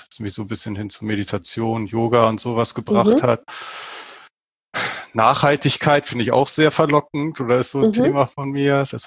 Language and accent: German; Lower Saxony, Germany; born there; now in Buchholz in der Nordheide, Germany; Ich bin 36 und aktuell wohne ich in Buchholz in der Nordheide. Und ja, gebürtig eher unteres südöstliches Niedersachsen, in einem kleinen Örtchen.